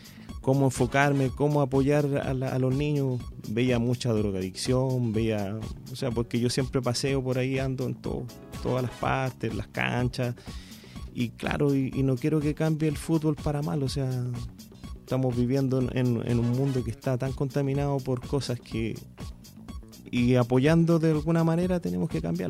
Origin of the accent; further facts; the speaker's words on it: Gultro, O'Higgins, Chile; nació en Olivar, en Gultro más que nada. Bueno, nacido y criado allá desde que tengo uso razón.